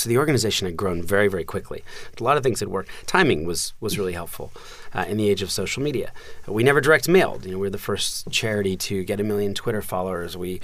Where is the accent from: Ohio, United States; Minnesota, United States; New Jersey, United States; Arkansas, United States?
New Jersey, United States; also born or lived in Philadelphia; when I was four, we moved from Philadelphia to the suburbs of New Jersey to get closer to my dad's job.